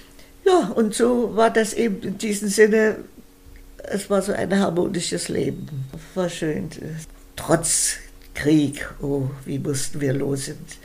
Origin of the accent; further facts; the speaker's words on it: Gera, Thuringia, Germany; Und wir hatten ein Mehrfamilienhaus in Gera. Das ist mein Heimatsort, mein Geburtsort.